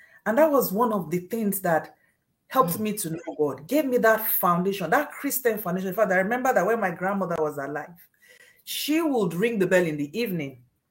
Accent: Ibadan, Oyo, Nigeria; born there; So my parents, I was born actually in the city of Ibadan, Nige

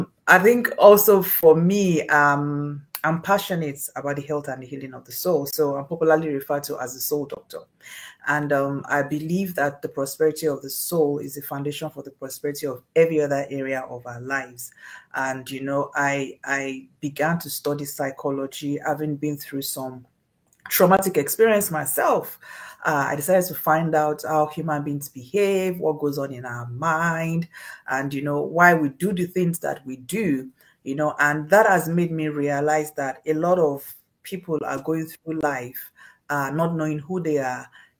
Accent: Ibadan, Oyo, Nigeria; born there; So my parents, I was born actually in the city of Ibadan, Nige

